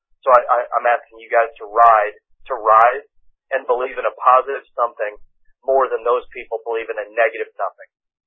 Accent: Austin, Texas, United States; And I'm from Austin. We know something about bats.

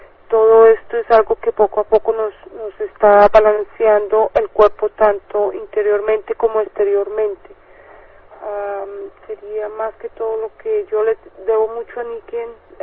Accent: Colombia; moved away; yo soy de Colombia, y a mí en Colombia me hicieron 3 intervenciones en la columna. Yo llegué aquí

